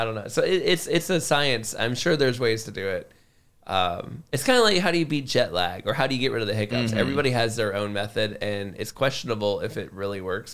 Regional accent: Florida, United States; moved away as an adult; now in Southeast Asia; I was from Florida. I got really cold easily because I had grown up in Florida.

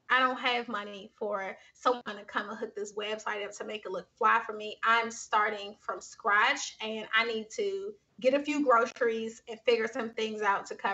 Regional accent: Washington, District of Columbia, United States; Yeah, I'm from Washington, DC. So I grew up in Washington, DC.

